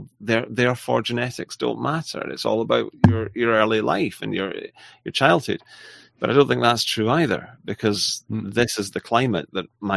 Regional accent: Linlithgow, Scotland, United Kingdom; I'm a quarter English and supposedly a quarter Italian, but really 7%. And yet I feel that I absolutely belong to my home town of Linlithgow.

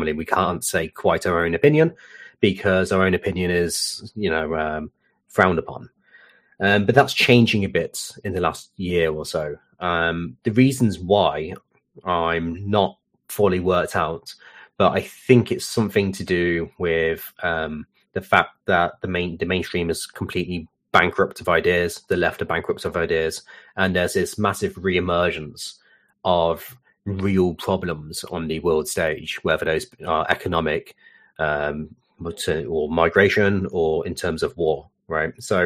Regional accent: United Kingdom; But yeah, I'm a Brit.

